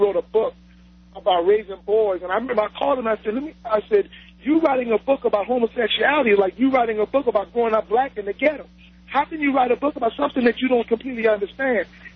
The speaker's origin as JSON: {"language": "English", "region": "the South", "country": "United States", "tie": "born or raised there", "said": "I was born and raised in the South"}